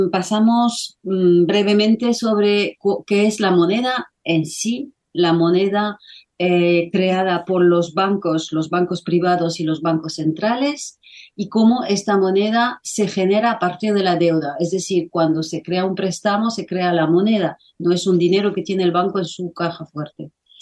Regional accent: France; Spanish is a second language; si yo, por ejemplo, que soy francesa, voy a Francia

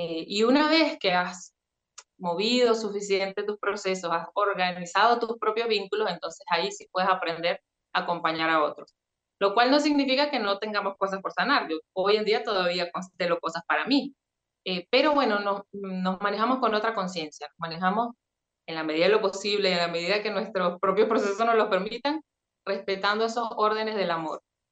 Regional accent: Venezuela; moved away as an adult; now in Argentina; yo primero quiero contarles que soy venezolana. Ahora mismo vivo en Argentina desde hace 4 años, pero conocí las constelaciones allá en Venezuela.

